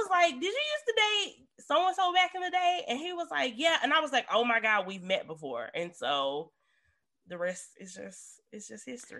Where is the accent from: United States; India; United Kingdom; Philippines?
United States; Memphis, Tennessee; so Dallas is from Nashville and I'm from Memphis. And I went to school outside of Nashville